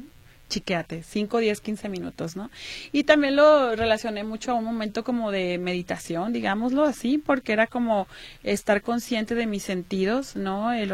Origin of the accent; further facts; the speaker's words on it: Guadalajara, Jalisco, Mexico; cada que yo llegaba aquí a mi ciudad natal, Guadalajara